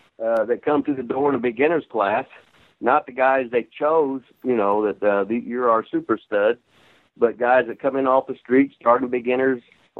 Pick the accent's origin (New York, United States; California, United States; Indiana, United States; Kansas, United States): Indiana, United States; Seymour; at the high school where I grew up at in Seymour, Indiana.